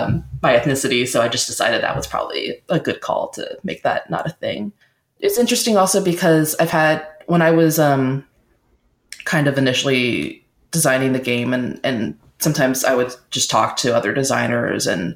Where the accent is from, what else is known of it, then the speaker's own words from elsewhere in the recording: United States; the thing is that I grew up in America where if someone was using Korean vocabulary with me or bowing at me, they were like being racist and mocking my culture.